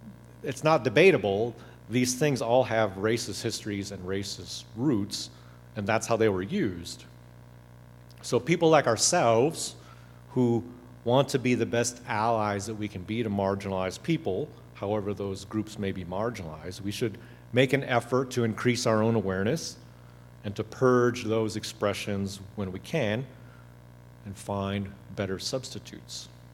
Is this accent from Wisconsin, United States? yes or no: yes; Wisconsin, United States; Certainly, when I was growing up, I heard a whole lot of Polack jokes growing up in Wisconsin.